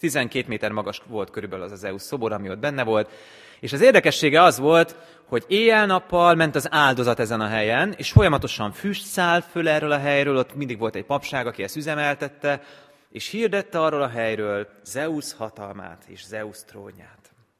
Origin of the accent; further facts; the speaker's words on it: Hungary; felszokott nézni a Turul szoborra. Én azon a környéken nőttem fel